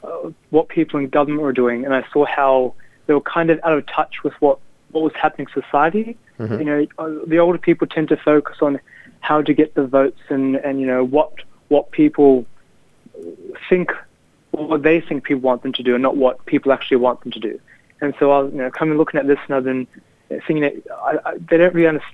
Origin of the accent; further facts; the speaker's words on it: Blacktown, New South Wales, Australia; born there; So I was born in Blacktown. I did my schooling here. Mm-hmm. I still visit Punjab every now and then to see the family too.